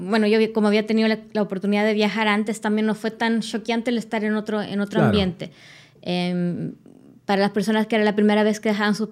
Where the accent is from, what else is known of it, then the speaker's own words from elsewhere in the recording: Bolivia; now in Chile; Yo era como la única de acá de Chile, aunque soy boliviana.